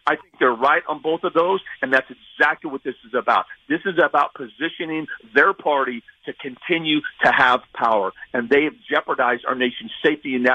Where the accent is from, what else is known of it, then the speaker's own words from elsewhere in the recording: United States; as an American, it was hard for me to reach this conclusion.